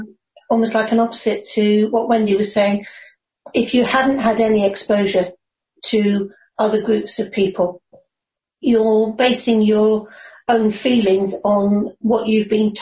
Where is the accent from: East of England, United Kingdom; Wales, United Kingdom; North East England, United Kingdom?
East of England, United Kingdom; Luton; I grew up in Luton, which has a very mixed population. But funny enough, I was an English person in a predominantly Irish Catholic school